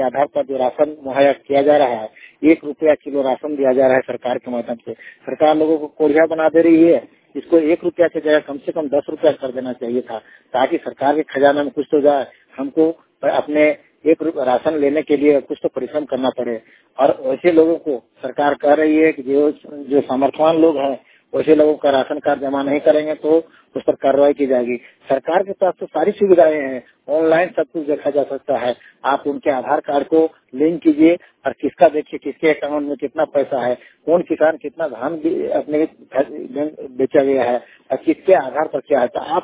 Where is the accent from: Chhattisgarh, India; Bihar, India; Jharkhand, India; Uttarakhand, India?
Jharkhand, India; मेरा गांव उत्ता सरा कटवार प्रखंड के अंतर्गत आता है।